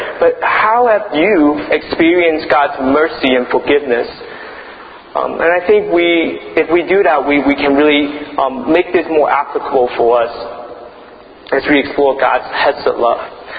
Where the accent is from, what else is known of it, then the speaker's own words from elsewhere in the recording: United States; Sorry, I'm from the States, so I don't.